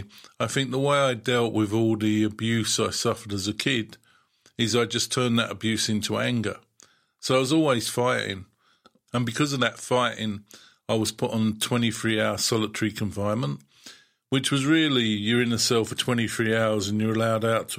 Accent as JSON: {"language": "English", "region": "London", "country": "United Kingdom", "tie": "born or raised there", "said": "So I was brought up in London, in the East End of London. And I was baptized a Catholic, but I was never brought up as a Catholic. So I never went to Catholic school, I never went to church."}